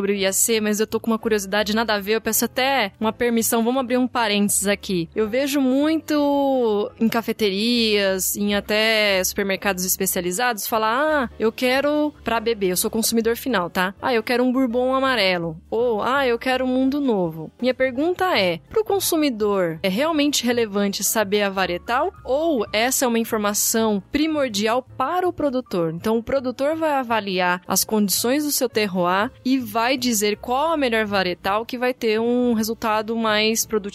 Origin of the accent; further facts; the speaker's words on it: Paulínia, São Paulo, Brazil; Eu sou de Campinas, dessa região. Na verdade, eu sou de Paulínia, mas estudei em Campinas, tinha uma vida social em Campinas